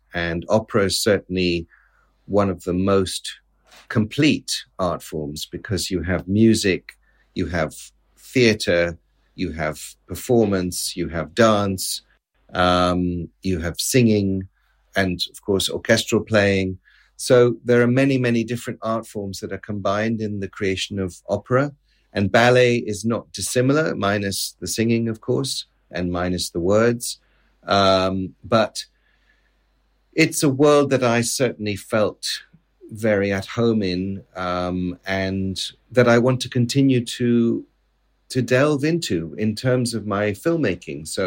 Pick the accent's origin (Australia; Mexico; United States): Mexico; central Mexico; moved away; my older brother, my mother and my father and I all moved to the center of Mexico. And growing up in Mexico was an extraordinary experience